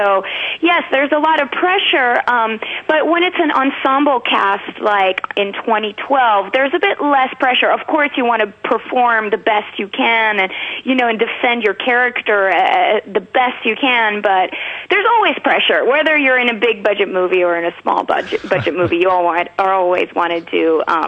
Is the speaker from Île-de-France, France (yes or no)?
yes; Paris, Île-de-France, France; now in Los Angeles, United States; I was raised in Paris, France. So, you know, and now I live in Los Angeles, living my dream.